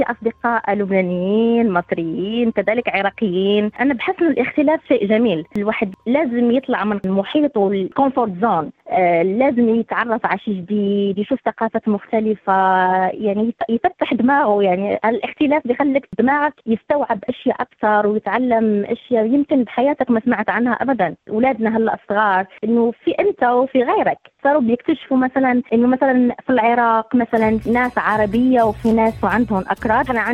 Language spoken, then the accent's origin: Arabic; Morocco; now in Sydney, Australia; لما بتقولوني عن أصلي بقول أنا مغربية، بغض النظر عن الأصول الأمازيغية.